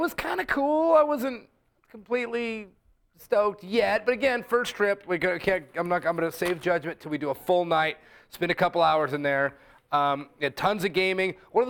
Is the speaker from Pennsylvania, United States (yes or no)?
no; Los Angeles, California, United States; And we're from Los Angeles. We know good Mexican restaurants.